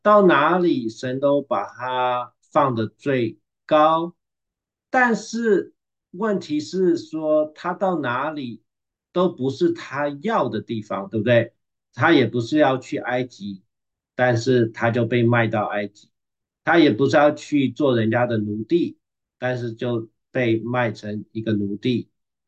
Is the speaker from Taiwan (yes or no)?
yes; Taiwan; 因为从小在一个台湾的是佛教的国家